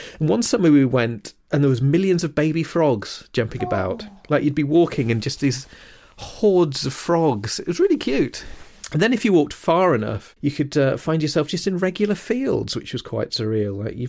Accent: East Midlands, United Kingdom; accent: Lincolnshire; Talking with my little Lincolnshire accent.

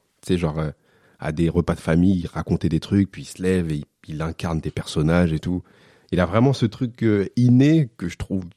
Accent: Paris, Île-de-France, France; born there; Je suis né à Paris. En 1992.

